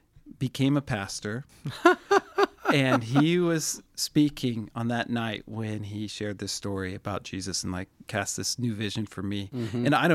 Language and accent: English; Bothell, Washington, United States; now in Austria; I'm from Bothell, which is right next to Woodinville.